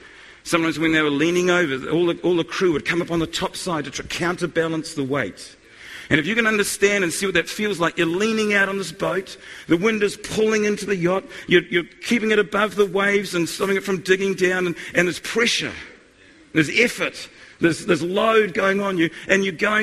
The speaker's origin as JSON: {"language": "English", "region": "Auckland", "country": "New Zealand", "said": "We come from the North Shore of Auckland City, which is a fantastic place to live."}